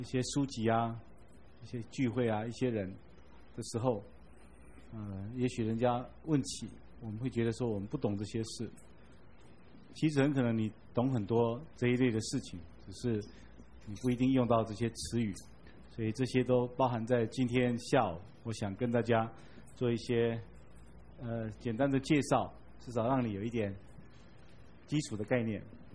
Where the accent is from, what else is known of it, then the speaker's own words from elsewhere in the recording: China; 我们中国人喜欢说儒家思想给我们多的影响